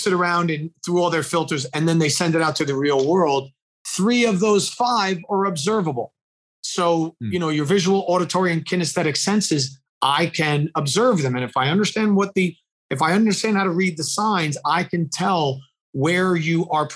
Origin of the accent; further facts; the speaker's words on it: New Jersey, United States; But I grew up in New Jersey. I'm part of a large family.